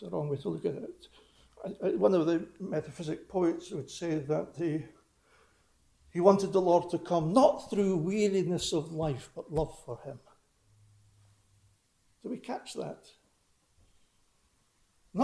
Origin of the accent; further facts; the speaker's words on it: Arbroath, Scotland, United Kingdom; during the 50s, that seems a long time ago, I was brought up in Arbroath, just up the coast there, and I spent many happy years there.